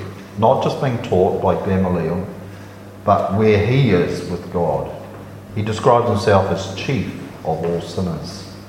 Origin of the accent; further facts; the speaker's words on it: Te Puke, Bay of Plenty, New Zealand; born there; So my Pepeha then would look something like … I was born in Te Puke.